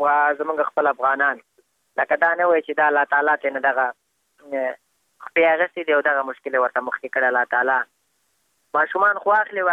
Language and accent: Pashto; Afghanistan; بس خو موږ هم د افغانستان بچیان یو، د افغانستان معلولین یو، پوه موږ باندې افغانستان ډېر ګران دی